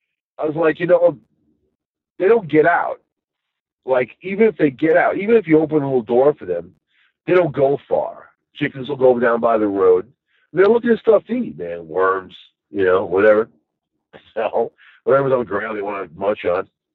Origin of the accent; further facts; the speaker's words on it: Long Island, New York, United States; now in Upstate New York, United States; I'm from New York City, man. Long Island, actually. But I was in the city, lived in the city the whole bit.